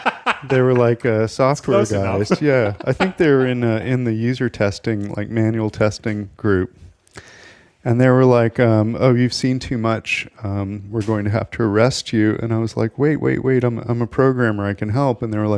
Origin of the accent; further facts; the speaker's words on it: United States; After some time had passed, I decided I was no longer American, so I pretended to be Swiss, and my accent gave me away, so I pretended to be a mute Swiss person.